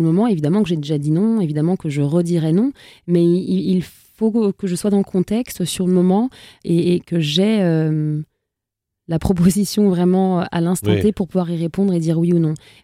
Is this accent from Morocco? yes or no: no; Trappes, Île-de-France, France; j'ai grandi à Trappes avec une mère qui travaillait et qui travaille toujours à la caisse des allocations familiales, donc pas du tout dans un univers musical.